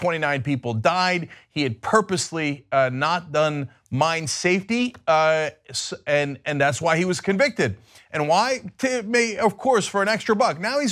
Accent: United States; I'm an American person.

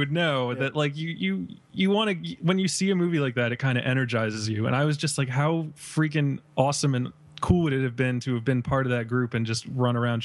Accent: Ireland; It's the I can't speak right now because I'm Irish and I'm holding it back.

